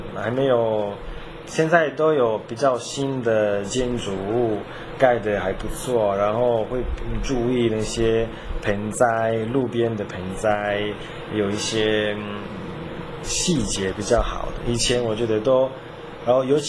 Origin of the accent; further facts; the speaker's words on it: Italy; Chinese is a second language; 我们意大利人很直的。